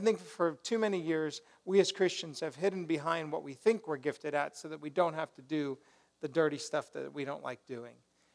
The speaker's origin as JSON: {"language": "English", "region": "Colorado", "country": "United States", "tie": "born or raised there", "said": "I grew up in Colorado, a lot of snow."}